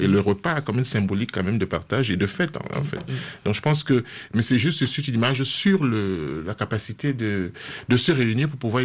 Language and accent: French; Cameroon; La même tradition dans une des ethnies, chez nous au Cameroun, c'est la même recette.